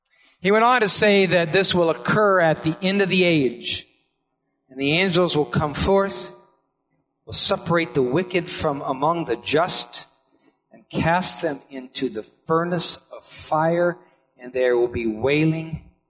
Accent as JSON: {"language": "English", "region": "Iowa", "country": "United States", "said": "I'm from Iowa, and mostly down there that we didn't have as many lakes. We just had, like, farm ponds, and so we'd fish out there."}